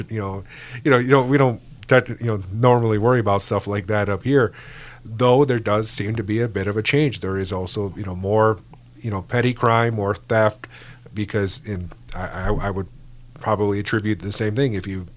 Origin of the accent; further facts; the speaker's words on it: Detroit, Michigan, United States; And, I came from Metro Detroit.